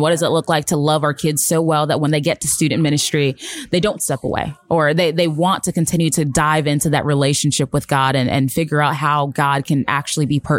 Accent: Georgia, United States; also born or lived in New York; So I'm Nigerian. And so part of my story is that my mom came to the States when she was pregnant with me and we landed in New York, but then landed in Georgia.

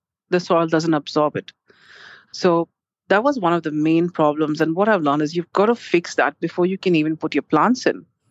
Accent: Mumbai, Maharashtra, India; I'm originally from Bombay. So for me, I'm used to tropical plants.

